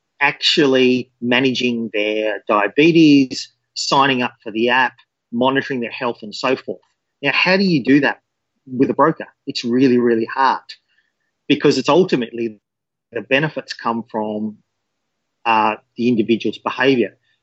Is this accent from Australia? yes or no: yes; Australia; Sure. So, look, I'm an Australian.